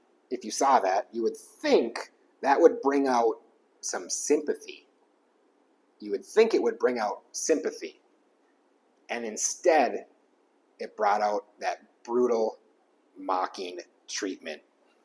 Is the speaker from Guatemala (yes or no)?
no; United States; because, you know, as an American, I made my notes in pounds